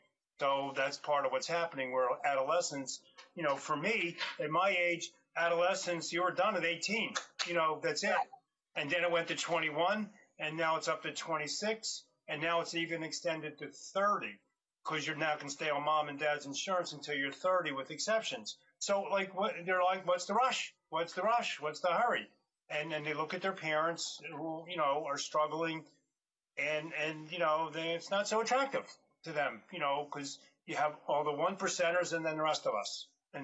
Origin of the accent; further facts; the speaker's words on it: Philadelphia, Pennsylvania, United States; I'm from Philadelphia. I'm familiar with the Northeast Corridor.